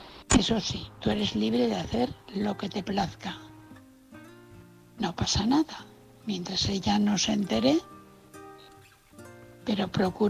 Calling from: Valencia, Valencian Community, Spain; de Valencia.

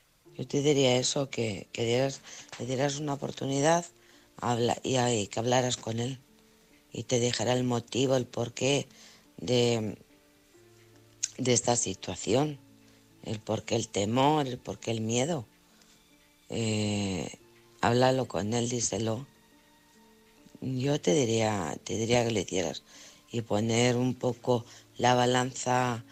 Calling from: Alcorcón, Community of Madrid, Spain; de Alcorcón.

